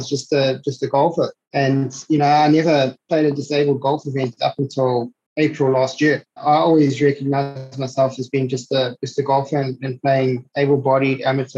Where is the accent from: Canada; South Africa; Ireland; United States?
South Africa; Durban, KwaZulu-Natal; You know, I come from Durban. It's hot, it's humid here